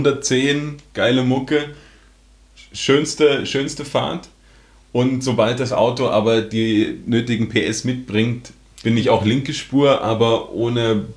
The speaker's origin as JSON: {"language": "German", "country": "Germany", "lives_now": "Austria", "said": "ich komme aus Deutschland, wohne in Österreich"}